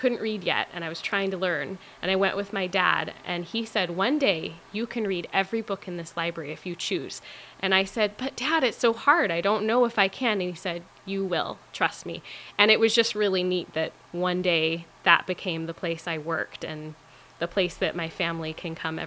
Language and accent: English; Sterling, Alaska, United States; I grew up in Sterling.